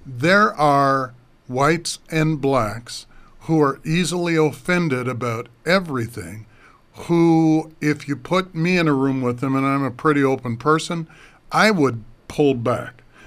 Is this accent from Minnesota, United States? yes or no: no; Racine, Wisconsin, United States; But growing up in Racine, I went to school with people from a variety of ethnicities.